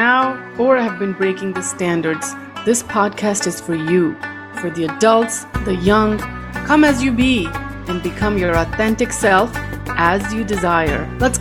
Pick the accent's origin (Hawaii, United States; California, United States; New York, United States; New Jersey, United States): New Jersey, United States; I am from New Jersey, a Pakistani American.